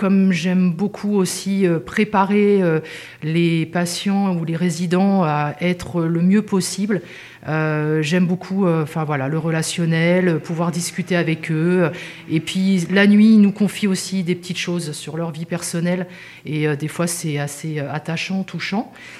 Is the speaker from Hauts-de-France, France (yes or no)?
no; Île-de-France, France; moi, j'ai 50 ans, je suis originaire des Yvelines, et ça fait, moi, 3 ans que je suis dans la région.